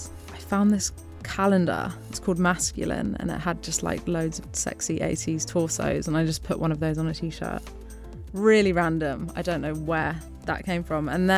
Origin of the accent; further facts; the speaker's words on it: Italy; I'm from Italy and we shot our first movie in Italy